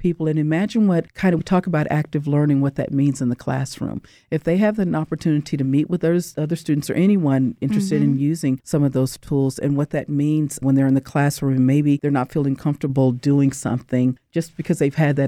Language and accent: English; Dallas, Texas, United States; now in Fresno, United States; Remember, I grew up in Dallas, but I went to my undergrad at College Station, and that was very much the ag world. So I thought, okay, so I've come back home in a way.